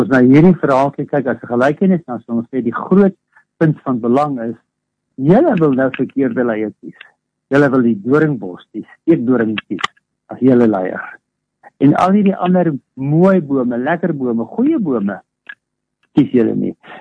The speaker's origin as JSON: {"language": "Afrikaans", "region": "North West", "country": "South Africa", "said": "Ek kom van die West-Transvaal af en ons het mooie doringbome daar."}